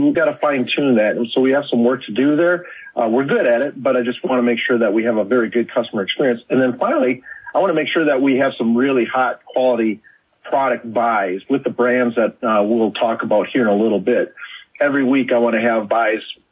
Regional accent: Wisconsin, United States; It's just a part of my DNA. I'm from Wisconsin. I understand what our neighbors want and need.

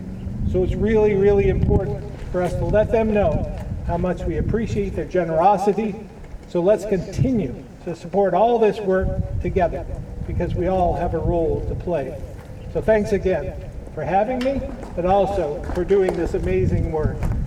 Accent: Barre, Vermont, United States; now in Berlin, United States; Now, I've lived in Vermont all my life. I was born and raised in Barrie, now live in Berlin. So I didn't go far, at least geographically.

